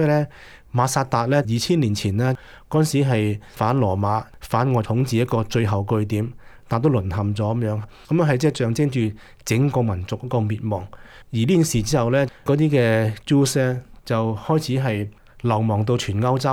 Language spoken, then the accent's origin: Cantonese; China; 類似我哋中國人就要係去即係反清復明啊